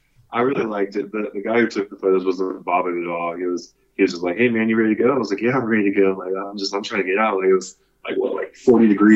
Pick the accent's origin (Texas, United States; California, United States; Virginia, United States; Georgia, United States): Texas, United States; I told them I was from Texas.